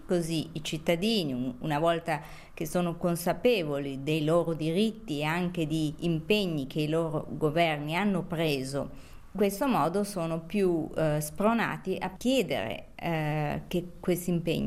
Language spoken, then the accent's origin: Italian; Milan, Lombardy, Italy; moved away as an adult; also born or lived in New York; now in Bonn, Germany; Sono milanese di nascita, io ho vissuto i primi 30 anni della mia vita, ma ho vissuto moltissimi anni a New York.